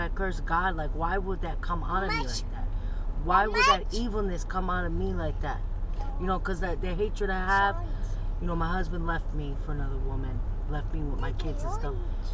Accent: Pennsylvania, United States; Oh, yeah. I'm originally from Pennsylvania.

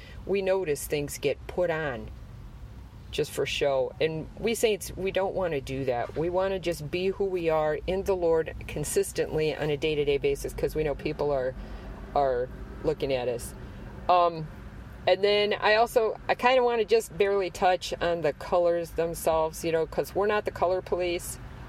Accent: Wisconsin, United States; I know we're from Wisconsin, way, way up north. And the winters could go all the way to the end of March.

